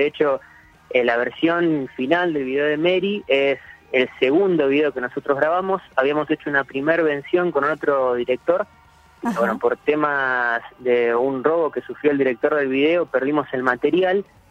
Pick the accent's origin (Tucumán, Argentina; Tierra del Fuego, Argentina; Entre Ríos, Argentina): Tierra del Fuego, Argentina; Ushuaia; born there; y bueno, yo que nací allá en Ushuaia, Tierra de Fuego.